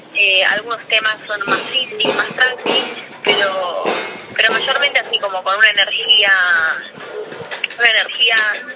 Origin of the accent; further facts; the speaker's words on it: Buenos Aires, Argentina; Bueno, yo soy de Buenos Aires